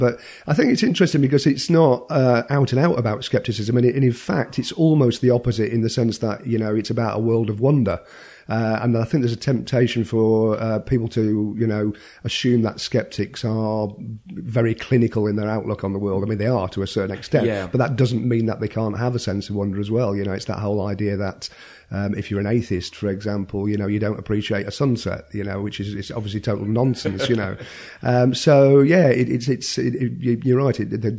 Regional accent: Blackpool, North West England, United Kingdom; me growing up in Blackpool in the northwest of England, a kind of tourist resort

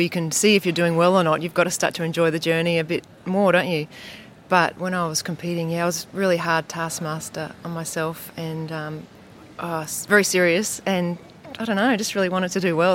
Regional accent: Brisbane, Queensland, Australia; also born or lived in Mackay; Yeah, well, I actually moved to Brisbane when I was about one, but how did I get into it? Everyone does swimming in Queensland, pretty much.

